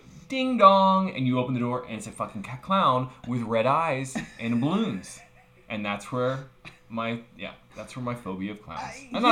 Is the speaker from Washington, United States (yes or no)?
no; Kansas, United States; because I was from Kansas, so in Maine, whatever.